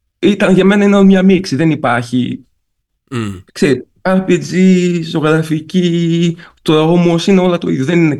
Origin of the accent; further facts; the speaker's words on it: Larisa, Thessaly, Greece; είμαι από Λάρισα.